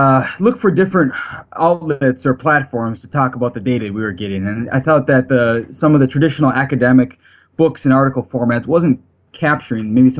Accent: Minneapolis, Minnesota, United States; And, I grew up in Minneapolis, and this is a lot different setting.

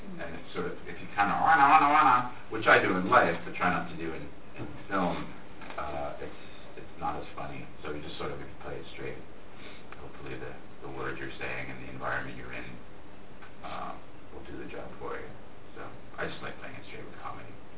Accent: New York City, New York, United States; Being a New Yorker myself.

